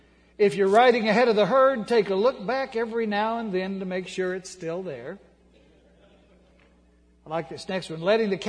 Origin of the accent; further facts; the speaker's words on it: Dewey, Oklahoma, United States; also born or lived in Bartlesville; I am from Oklahoma originally. I was born in Bartlesville, raised in Dewey. Those are 50 miles north of Tulsa.